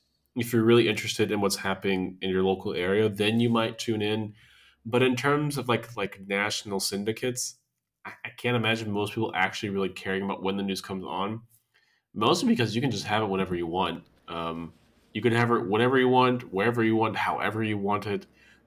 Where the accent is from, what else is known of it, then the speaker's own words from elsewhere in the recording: United States; moved away; Not from my hometown in the U.S., but from the town I live in here.